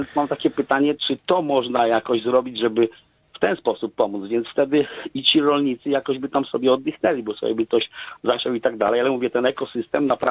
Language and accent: Polish; Lublin Voivodeship, Poland; Ja jestem z Lubelskiego, ale akurat pracuję trochę w Norwegii.